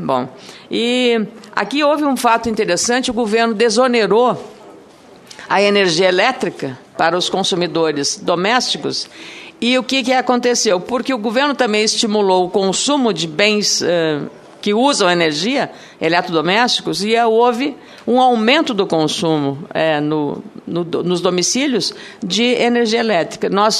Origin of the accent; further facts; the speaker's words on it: Rio Grande do Sul, Brazil; Eu sou de um estado do Rio Grande do Sul